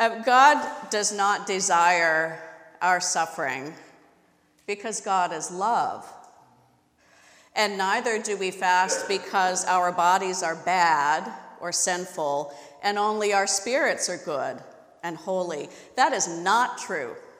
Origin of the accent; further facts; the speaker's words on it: Southwest, United States; at least where I grew up in the American Southwest in the 70s and 80s.